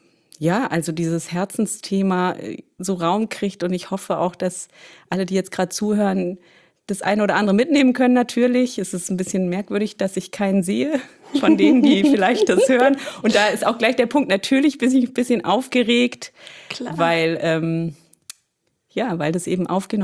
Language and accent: German; Berlin, Germany; born there; Also, ja, geboren bin ich ganz banal in Berlin.